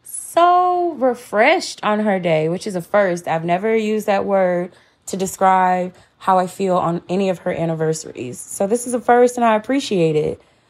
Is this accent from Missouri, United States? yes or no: yes; Missouri, United States; Corey's a Democrat from my home state of Missouri.